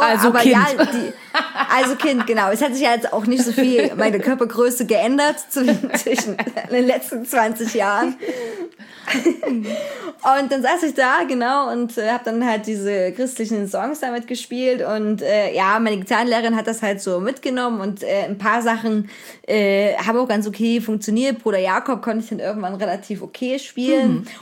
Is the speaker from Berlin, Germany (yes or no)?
no; Reinsdorf, Saxony, Germany; Ich kann ja sagen, wo ich herkomme, aus Reinsdorf, ist nah an Zwickau